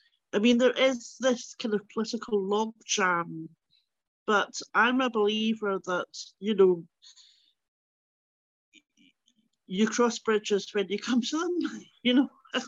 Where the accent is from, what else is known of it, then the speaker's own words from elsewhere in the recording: London, United Kingdom; growing up in London and going back to Glasgow and going back to Scotland